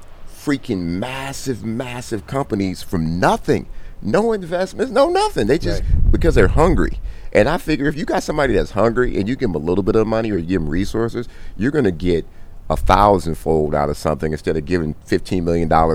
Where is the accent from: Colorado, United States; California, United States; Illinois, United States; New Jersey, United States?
California, United States; Compton; So ever since I was 12, 13, 14 years old, like, I grew up in Compton, and my mom's put me in Catholic school to keep me out of trouble.